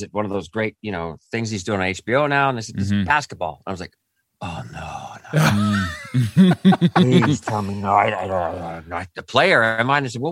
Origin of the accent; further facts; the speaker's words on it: California, United States; I grew up near Disneyland in Orange County, and it was my childhood was there